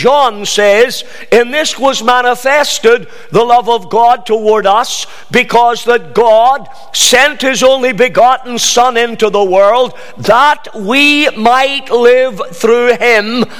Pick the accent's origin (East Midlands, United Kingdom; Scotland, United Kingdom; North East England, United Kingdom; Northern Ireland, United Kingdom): Northern Ireland, United Kingdom; Banbridge; born there; I was born in Banbridge in County Down.